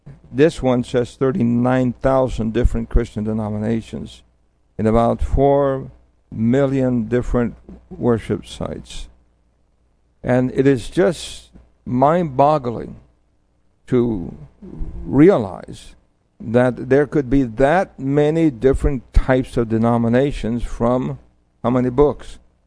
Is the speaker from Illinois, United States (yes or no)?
no; New York City, New York, United States; For I grew up in New York City, and we didn't know what a haystack was.